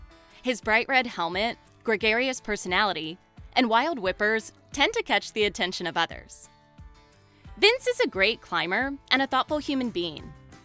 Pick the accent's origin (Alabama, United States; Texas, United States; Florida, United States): Texas, United States; No, not at all. I'm Texan.